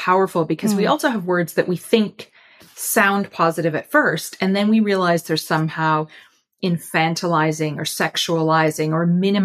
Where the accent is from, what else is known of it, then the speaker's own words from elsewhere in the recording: Canada; moved away as an adult; now in Iceland; I was born and raised in Canada. Mm. I moved to another country that does well in terms of gender equality. I moved to Iceland as an adult.